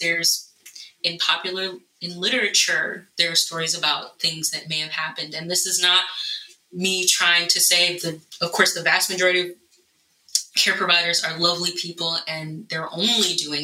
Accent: New York, United States; COVID has been intensely personal for me as a person of color, as a healthcare provider, as a New Yorker.

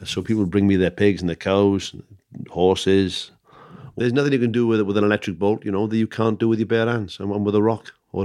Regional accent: Ukraine; I was a small child growing up in the Ukraine area of what was then the Soviet Union.

